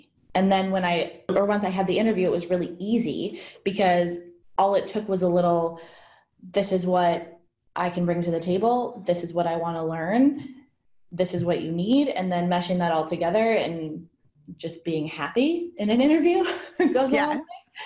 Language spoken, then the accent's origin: English; Midwest, United States; I grew up in the Midwest, so the Midwest was home.